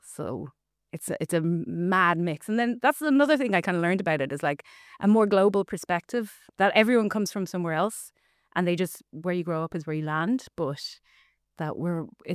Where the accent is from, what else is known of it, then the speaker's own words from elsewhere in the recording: Greystones, County Wicklow, Ireland; Dad is Singaporean, mum's from Kimmage. And yeah, I mean, like I grew up in Greystones in the 80s.